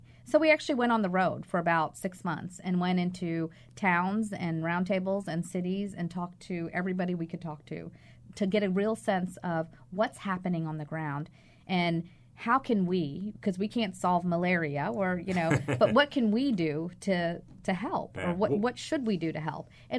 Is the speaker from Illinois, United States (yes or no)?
no; Virginia, United States; also born or lived in Texas; I'm born and raised in Southern Virginia. And so you know, and did a lot of work in Texas.